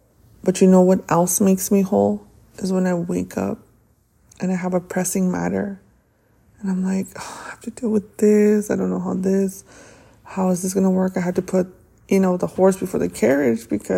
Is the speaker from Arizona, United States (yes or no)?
yes; Arizona, United States; My home state is Arizona. It will always be my home state, but I absolutely love my new state that I'm